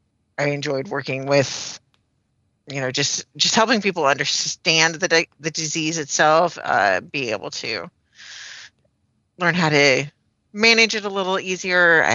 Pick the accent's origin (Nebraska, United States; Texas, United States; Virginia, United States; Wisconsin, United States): Nebraska, United States; I am originally from Nebraska.